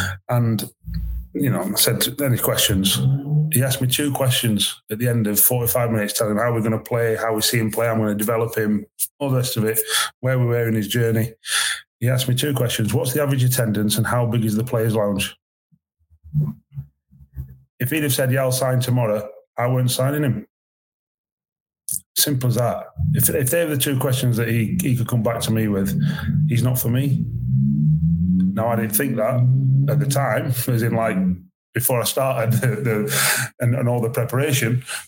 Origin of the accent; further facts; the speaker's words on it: Rotherham, Yorkshire and the Humber, United Kingdom; moved away; I come from Rotherham. Rotherham is very similar to Grimsby